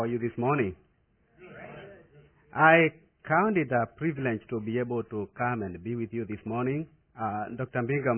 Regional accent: Kenya; I told him that I come from Kenya

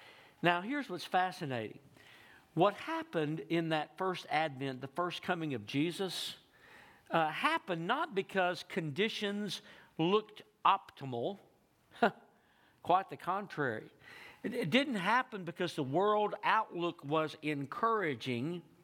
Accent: Texas, United States; born there; I was doing some thinking of being an East Texas guy. I was born in Northeast Texas, and so I remember towns often have a reputation for something.

